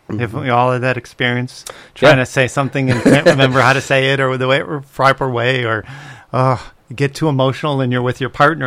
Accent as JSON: {"language": "English", "town": "Chicago", "region": "Illinois", "country": "United States", "said": "I'm a guy from Chicago"}